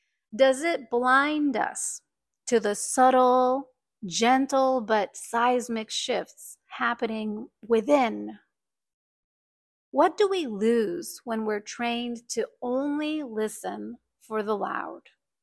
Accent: Japan; this is a standout difference because I was born and raised in Japan, and Japanese culture is quite the opposite, right?

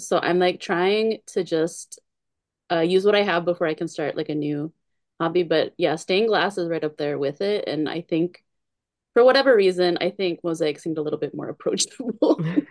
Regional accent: Indiana, United States; like, I'm originally from Indiana

